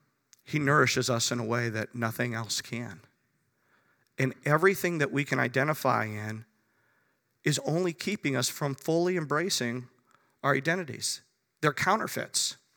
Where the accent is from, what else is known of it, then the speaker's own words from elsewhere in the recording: Chicago, Illinois, United States; because I come from Chicago, and that's what we do really well with the Cubs and the Bears and now the Blackhawks